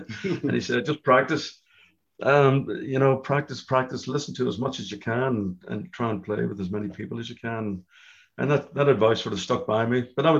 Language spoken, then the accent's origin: English; Belfast, Northern Ireland, United Kingdom; I went back to Belfast.